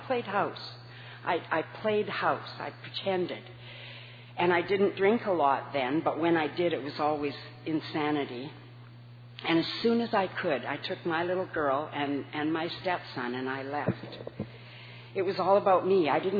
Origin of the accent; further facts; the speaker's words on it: Winnipeg, Manitoba, Canada; I grew up in Winnipeg, Manitoba, in a fairly dysfunctional alcoholic home.